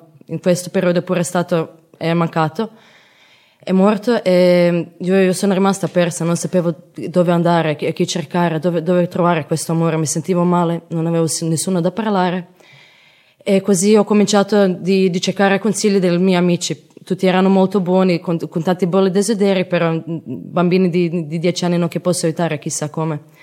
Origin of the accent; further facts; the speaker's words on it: Croatia; Italian is a second language; now in Italy; sono di Croazia.